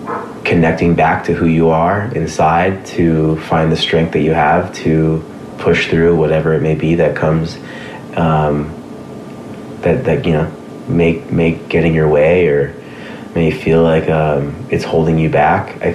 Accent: Sun Valley, California, United States; I grew up in the valley, you know, I grew up in Sun Valley, but I mean, I was all over Southern California, period, you know.

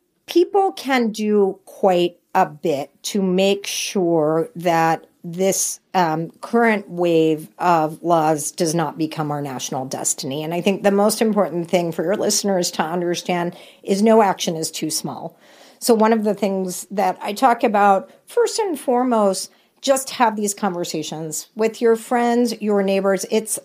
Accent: Texas, United States; my home state of Texas, I can't say it enough

